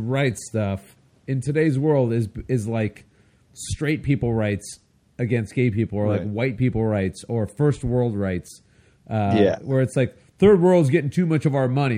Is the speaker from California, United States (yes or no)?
yes; California, United States; maybe I'm just a little living in California my whole life.